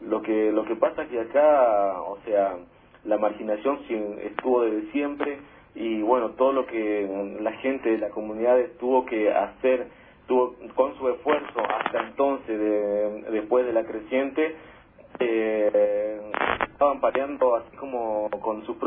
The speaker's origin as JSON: {"language": "Spanish", "region": "Chaco", "country": "Argentina", "said": "soy del Chaco y estoy llamando desde acá. Y bueno, estamos aquí en el Departamento General Güemes, a la frontera con Formosa, 300 kilómetros de la capital del Chaco, sería Resistencia, ¿no? Entonces, estamos en una comunidad"}